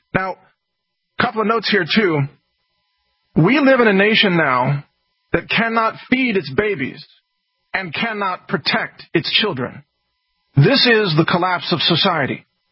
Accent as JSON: {"language": "English", "region": "Texas", "country": "United States", "said": "Again, I'm pro-law enforcement, and I'm a Texan, and I love Texas"}